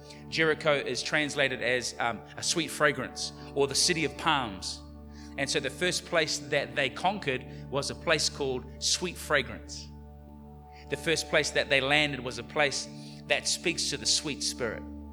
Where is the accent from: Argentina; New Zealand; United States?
New Zealand; as a New Zealander living in New Zealand at the time